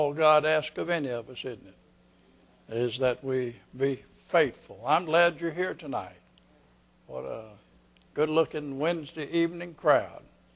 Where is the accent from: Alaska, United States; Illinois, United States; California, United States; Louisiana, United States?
Louisiana, United States; also born or lived in Arkansas; I was born in South Arkansas, raised up in Louisiana.